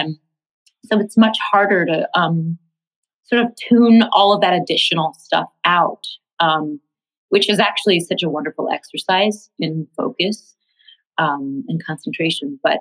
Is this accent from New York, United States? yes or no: yes; New York, United States; I mean, I grew up in Tribeca before it was fancy pants. It was very like, it felt very much like a small town of like old hippies and artists and their kids.